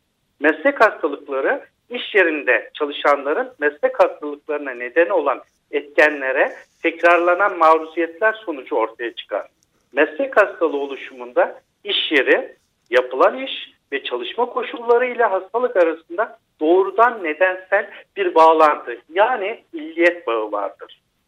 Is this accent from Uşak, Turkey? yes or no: yes; Uşak, Turkey; 1971 yılında Uşak'ta doğdum. 1988 yılında Uşak Lisesi'nden mezun oldum.